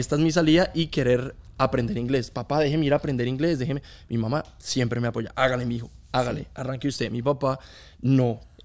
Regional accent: Pereira, Risaralda, Colombia; also born or lived in Bogotá; yo nací en Bogotá, mis padres son de Pereira, pero yo nos criamos

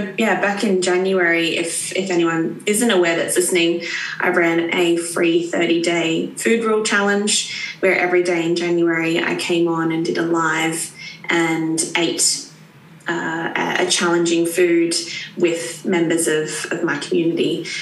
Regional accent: Australia; now in London, United Kingdom; I'm originally from Australia, which you can tell by my accent. I've been living in London for 3 years now.

